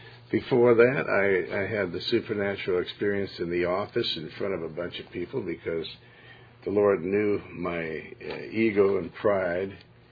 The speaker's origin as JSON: {"language": "English", "region": "Montana", "country": "United States", "tie": "born or raised there", "also_born_or_lived": "Joplin, Missouri", "said": "I was born in Joplin, Missouri, but and raised in Montana"}